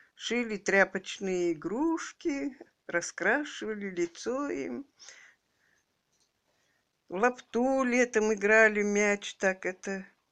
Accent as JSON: {"language": "Russian", "town": "Solomino", "region": "Kemerovo Oblast", "country": "Russia", "tie": "born or raised there", "said": "Я родилась 1934 года в деревне Соломино Топкинского района Кемеровской области."}